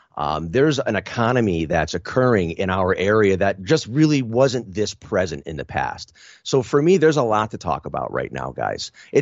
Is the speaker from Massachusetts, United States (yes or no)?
yes; Springfield, Massachusetts, United States; Okay, so I'm from Springfield, you guys. … He was a mayor for two terms here in the late 70s. This is a city that we have deep roots in, and I believe in it.